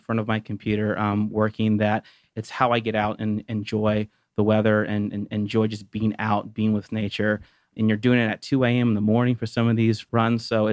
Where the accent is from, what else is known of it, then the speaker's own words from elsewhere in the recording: Ohio, United States; now in Atlanta, United States; No, I'm originally from Ohio, but I've spent most of my life in Atlanta.